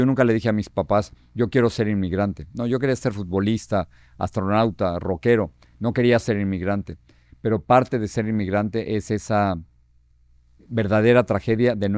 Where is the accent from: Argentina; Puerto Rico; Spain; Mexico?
Mexico; State of Mexico; sino en la casa donde crecí en México, que es en la calle Piedras Negras, número 10, en Bosques de Echegaray. Esa es mi casa, donde crecí con mis hermanos.